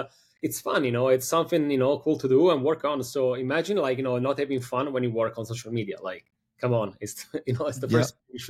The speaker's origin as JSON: {"language": "English", "town": "Milan", "region": "Lombardy", "country": "Italy", "also_born_or_lived": "Copenhagen, Denmark / Miami, United States", "moved": "as an adult", "lives_now": "New York City, United States", "said": "originally I'm from Italy, from Milano. I moved in different cities before arriving in New York City. So I lived in Milano, you know, majority of my life. After that, I went to Copenhagen, Denmark, to get my master's degree. And then after that, I moved to Miami"}